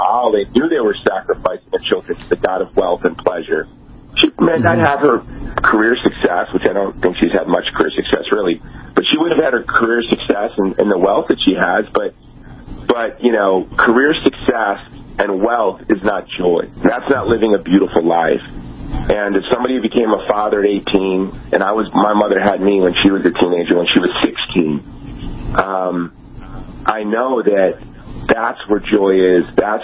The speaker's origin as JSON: {"language": "English", "region": "Hawaii", "country": "United States", "tie": "born or raised there", "said": "So here you had the first black president who, you know, was raised in my home state of Hawaii"}